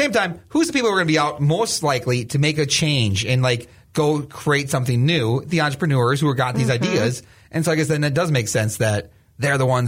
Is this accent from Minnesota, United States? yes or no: yes; Springfield, Minnesota, United States; I grew up in Springfield, which is Brown mm-hmm. County.